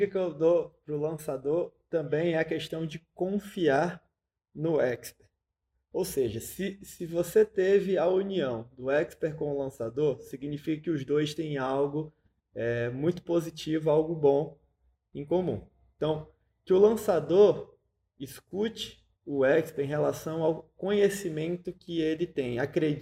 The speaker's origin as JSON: {"language": "Portuguese", "region": "Bahia", "country": "Brazil", "said": "Eu falo frio no sentido de que falo mais devagar, como um bom baiano, falo manso, sou mais calmo."}